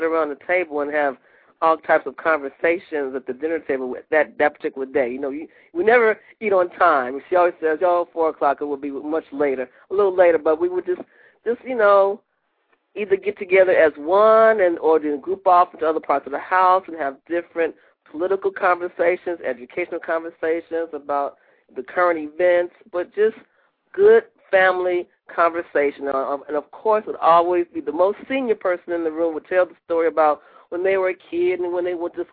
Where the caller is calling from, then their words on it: Chicago, Illinois, United States; from Chicago.